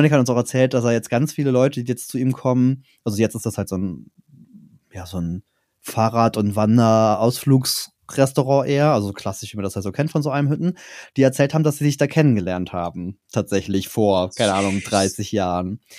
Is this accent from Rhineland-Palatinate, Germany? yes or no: yes; Trier, Rhineland-Palatinate, Germany; Ich komme ja jetzt aus Trier, was jetzt nicht unbedingt eine Partyhochburg ist.